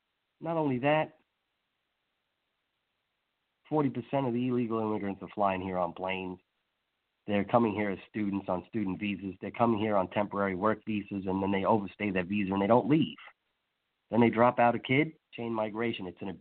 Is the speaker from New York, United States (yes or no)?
yes; New York, United States; now in South; I'm from New York. Thank you guys every day for tuning in, but I'm a Southern boy now. I'm transplanted.